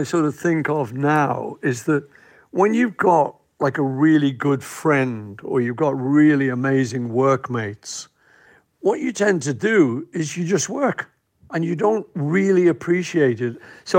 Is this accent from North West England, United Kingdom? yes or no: yes; Liverpool, North West England, United Kingdom; We're kids from Liverpool. We wanted money, we wanted fame, we wanted to be great successes.